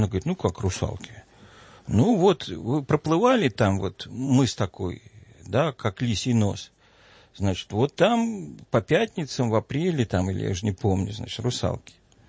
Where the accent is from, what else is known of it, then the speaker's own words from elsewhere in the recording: Saint Petersburg, Russia; born there; я родился в Ленинграде, учился в Ленинградском университете